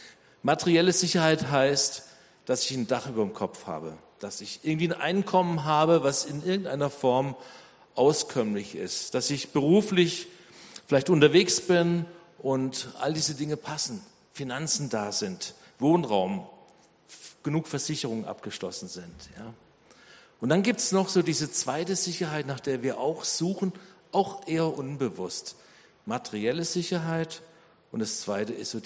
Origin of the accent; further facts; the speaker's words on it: Baden-Württemberg, Germany; Wir kommen ja aus dem Nordschwarzwald